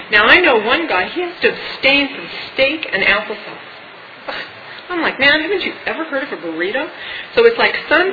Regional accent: Glendale, California, United States; I was 7 years old. I was born and raised in Glendale, California.

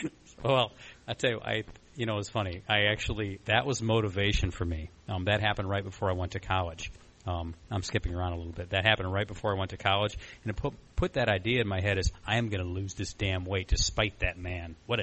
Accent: Flint, Michigan, United States; I'm from Flint, Michigan.

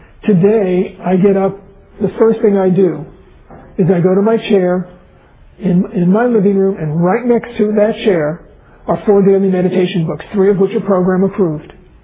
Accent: New York City, New York, United States; I was born and raised in New York City.

